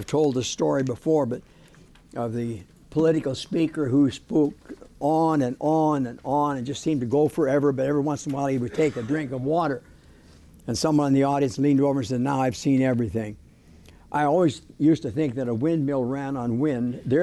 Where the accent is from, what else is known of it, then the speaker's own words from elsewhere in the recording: Ireland; I'm Irish.